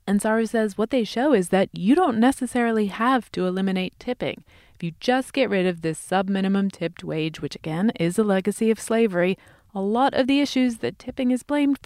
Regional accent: England, United Kingdom; now in United States; I come from England

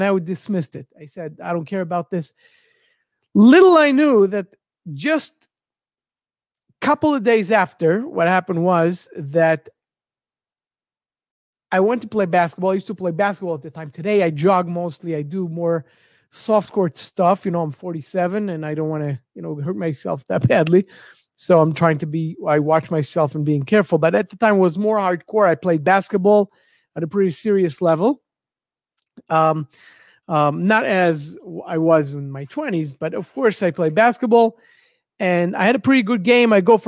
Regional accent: New York, United States; moved away as an adult; now in Israel; We came from New York to Israel. That's where I live. I work mostly in New York, but I live in Israel.

